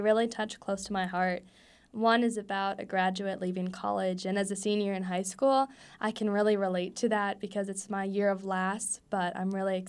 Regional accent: Winemere, North Dakota, United States; I am from Winemere High School in the town of Winemere, North Dakota.

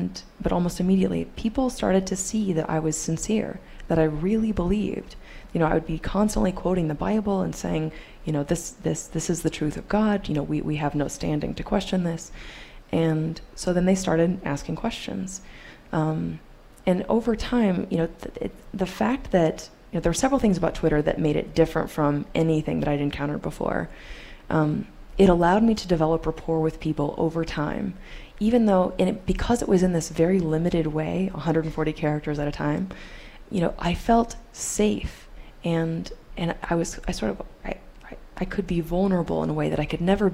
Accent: Topeka, Kansas, United States; We picketed every single day for a couple of hours in my hometown, Topeka, Kansas

